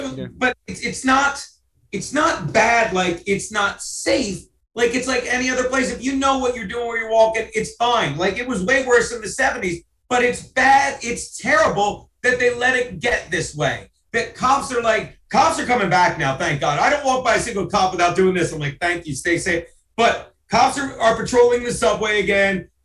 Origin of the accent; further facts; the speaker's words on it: New York, United States; But that was when I realized I'm a New Yorker, because it's like I ain't leaving.